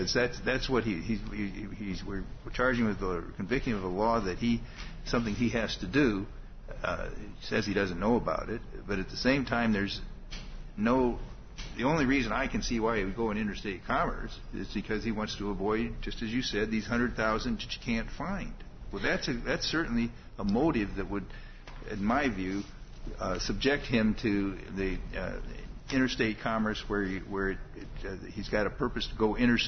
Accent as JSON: {"language": "English", "region": "Indiana", "country": "United States", "said": "any of us. I came from Indiana."}